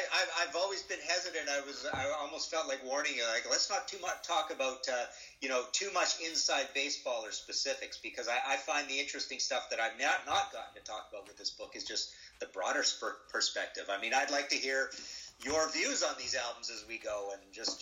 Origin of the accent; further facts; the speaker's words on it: Canada; I'm coming at it as a distant guy, as someone from Canada, right?